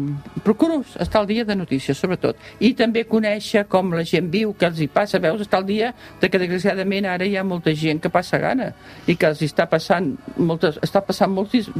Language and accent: Catalan; Catalonia, Spain; jo que sóc catalana